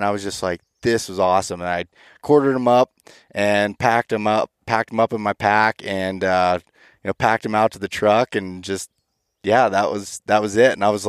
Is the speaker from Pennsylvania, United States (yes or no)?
yes; Pennsylvania, United States; like, in my home state of Pennsylvania, I use trail cameras a lot.